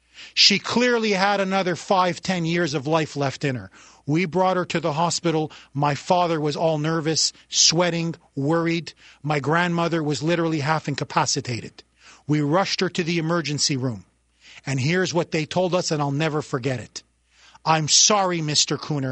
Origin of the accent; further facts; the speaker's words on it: Canada; now in United States; I am a refugee from the Socialist Republic of Canada.